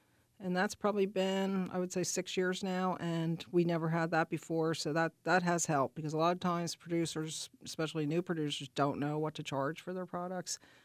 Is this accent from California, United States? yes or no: yes; California, United States; now in Iowa, United States; I don't know if I told you I came from California.